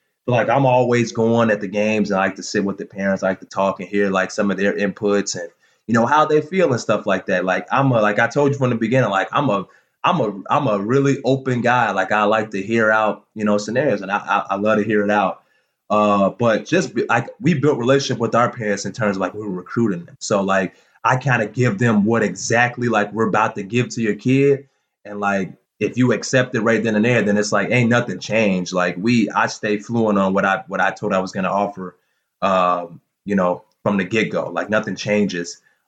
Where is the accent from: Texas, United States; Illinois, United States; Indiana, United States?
Illinois, United States; Chicago; I pretty much knew all the kids because I grew up in Rogers Park, you know, so that Loyola University is right in Rogers Park.